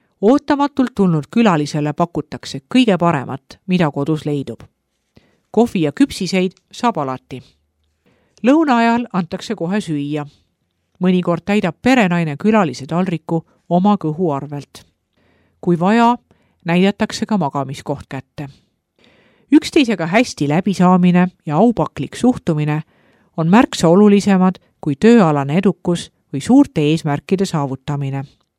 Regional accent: Bihać, Federation of Bosnia and Herzegovina, Bosnia & Herzegovina; Minu kodulinn Bihać ja seda ümbritsev Unasana maakond on peaaegu 100% moslemi elanikkonnaga.

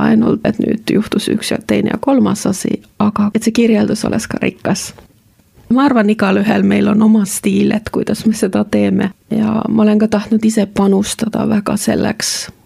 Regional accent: North Savo, Finland; Estonian is a second language; also born or lived in Western Finland; now in Estonia; Ma olen pärit sellisest kohast Soomest, mis on siis Pohjois-Savo. Ja Savo on kuulus sellest, et meie mõtleme välja päris palju sõnu. Ja võib-olla ma vahepeal kasutan neid ja siis ma olen elanud ka Lääne-Soomes kahes erinevas kohas

